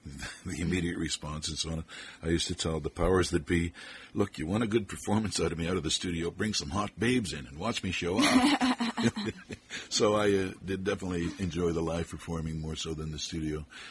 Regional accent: Calgary, Alberta, Canada; We're just hackers from Bonas, Forest Lawn, and Calgary.

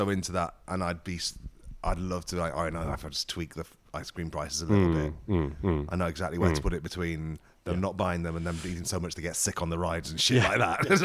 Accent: Midlands, United Kingdom; I'm from the Midlands. I can get along with both sides.

